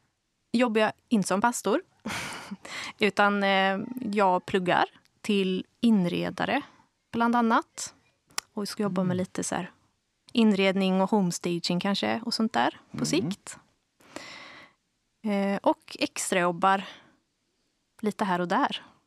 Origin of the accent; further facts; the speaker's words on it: Uddevalla, Västra Götaland County, Sweden; jag kommer från Uddevalla och där är jag uppvuxen i en EFK-församling där min pappa var pastor. En liten församling